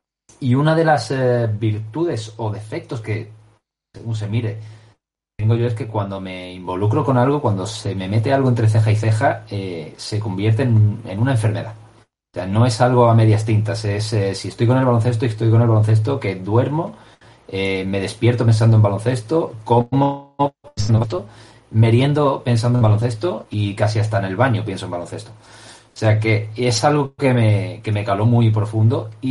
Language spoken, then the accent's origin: Spanish; Málaga, Andalusia, Spain; yo soy un chico de Málaga